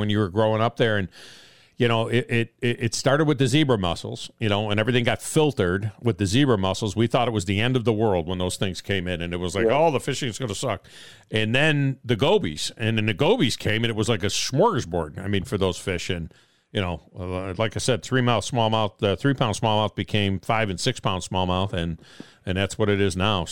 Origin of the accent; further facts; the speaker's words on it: Rochester, New York, United States; I grew up in the Finger Lakes and in Rochester, New York, right on the shore of Lake Ontario.